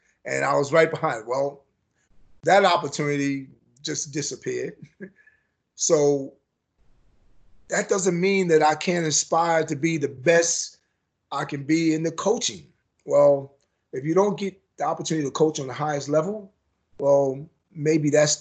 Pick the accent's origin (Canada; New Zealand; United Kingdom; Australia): Australia; now in United States; As an Australian, no one sort of says you really a fair dinky die Australian.